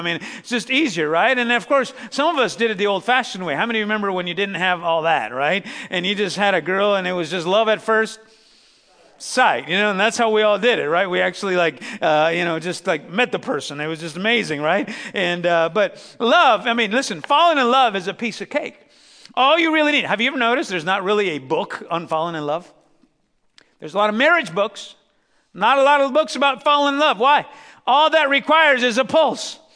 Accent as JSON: {"language": "English", "country": "El Salvador", "said": "Listen, I'm Salvadorian. Don't you dare try to compare, all right? Listen, we're some feisty people."}